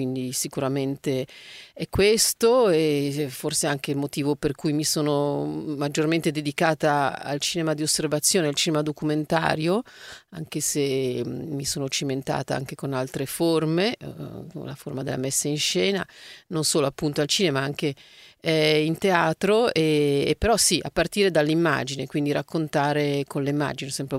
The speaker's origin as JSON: {"language": "Italian", "town": "Milan", "region": "Lombardy", "country": "Italy", "tie": "born or raised there", "said": "essendo io cresciuta, vissuta a Milano"}